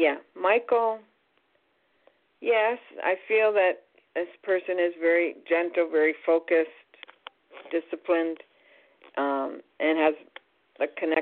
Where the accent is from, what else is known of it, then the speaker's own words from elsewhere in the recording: Montreal, Quebec, Canada; born there; Well, I was born in Montreal, so I'll have to be prejudiced there.